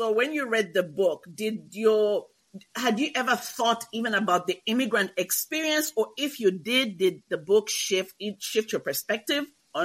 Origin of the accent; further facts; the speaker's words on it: Zambia; now in United States; growing up in Zambia, like I said, yeah, there was that whole colorism thing.